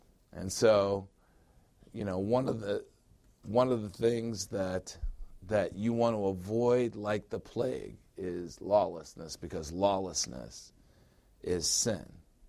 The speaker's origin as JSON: {"language": "English", "region": "Illinois", "country": "United States", "tie": "born or raised there", "said": "Because I grew up in Illinois. I lived in Illinois for 40 years."}